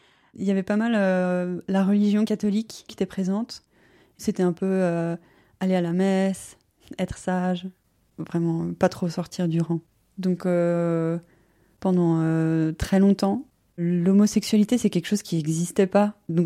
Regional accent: Grand Est, France; moved away as an adult; now in Lausanne, Switzerland; j'ai 29 ans, je suis originaire d'Alsace et je suis arrivée à Lausanne il y a une dizaine d'années pour les études

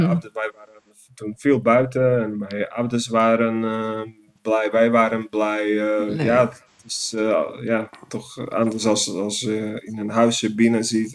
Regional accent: Banska Bystrica, Banská Bystrica Region, Slovakia; ik ben ook geboren in Tsjechoslowakije, zeg ik.

